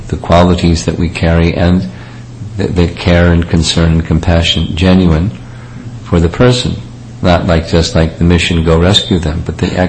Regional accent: United States; I was unaware of this principle because I grew up in America.

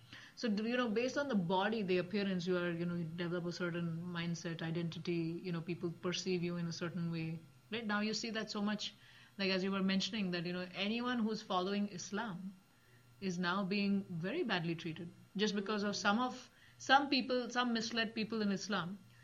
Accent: Mumbai, Maharashtra, India; my original, you know, identity that I grew up in Bombay, in a small flat.

